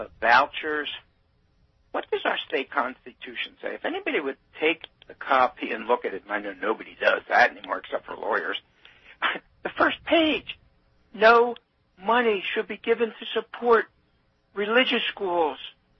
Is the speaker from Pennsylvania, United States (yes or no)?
yes; Philadelphia, Pennsylvania, United States; and I'm from Philadelphia, and we have a number of private schools